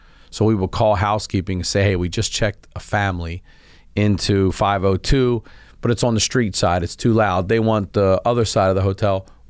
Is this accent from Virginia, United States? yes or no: no; Baltimore, Maryland, United States; I come from Baltimore. Like, I didn't even know what a concierge was until I worked at this place.